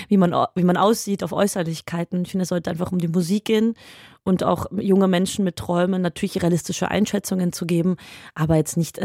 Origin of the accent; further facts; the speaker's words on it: Bulgaria; Also ich bin Bulgare